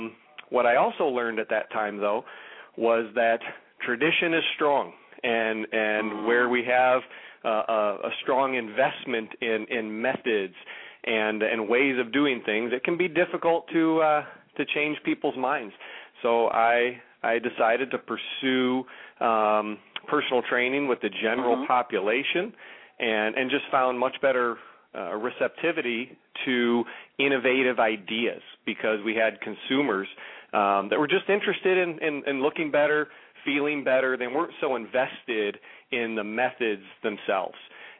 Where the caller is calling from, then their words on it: Lake Zurich, Illinois, United States; I'm calling from our headquarters here in Lake Zurich, Illinois. So we're a northwest suburb of Chicago, about 40 miles outside of the city.